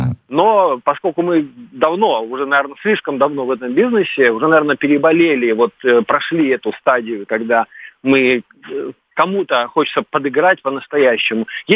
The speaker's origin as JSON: {"language": "Russian", "region": "Republic of Karelia", "country": "Russia", "said": "тем более, что я из Карелии сам."}